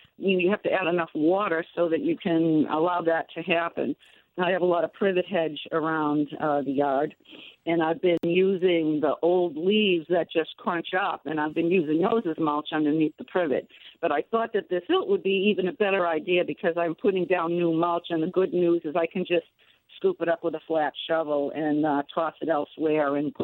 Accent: New England, United States; I'm from New England, and I have a token birch tree

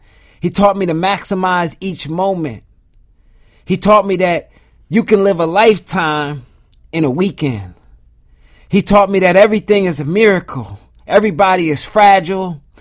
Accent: Zimbabwe; born there; And you mentioned I was born in Zimbabwe.

